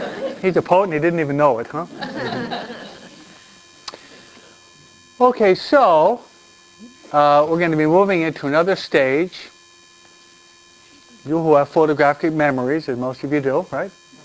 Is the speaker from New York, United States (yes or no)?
yes; New York, United States; accent: New York; I was brought up and raised in the East Coast. You probably know by my New York accent, huh?